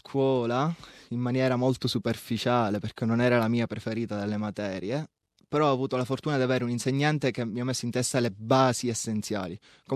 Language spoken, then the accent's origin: Italian; Palermo, Sicily, Italy; moved away as an adult; now in Australia; sono di Palermo, ho 24 anni e mi ha portato in Australia la voglia di viaggiare e di esplorare il mondo dopo 20 anni trascorsi nella mia città.